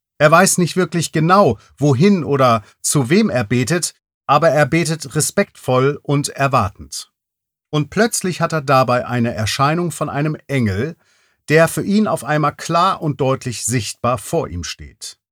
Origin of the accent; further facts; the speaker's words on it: Hamburg, Germany; in meiner Heimatstadt Hamburg